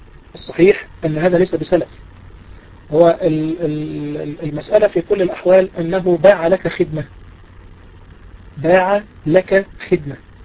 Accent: Egypt; الغالب مثلا عندنا في مصر الغالب أن هذا يعتبر دين وعلى الإنسان أن يرده.

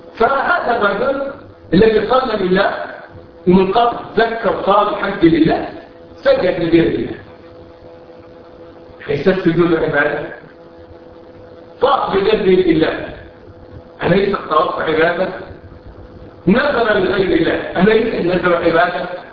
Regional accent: Cairo, Cairo Governorate, Egypt; يصلي عندنا في القاهرة في مصر

